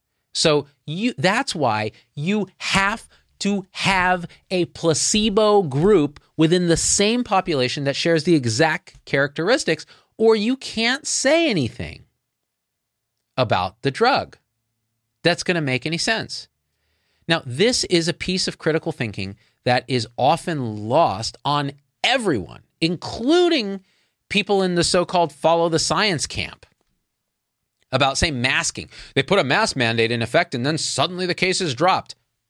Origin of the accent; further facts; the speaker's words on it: India; even though I'm technically from India, I don't know, ish.